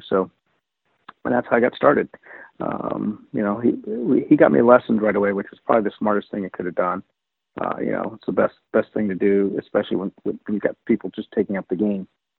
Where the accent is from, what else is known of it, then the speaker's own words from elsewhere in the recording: Las Vegas, Nevada, United States; Well, yeah, growing up in Las Vegas, I played, I played all the sports as a kid.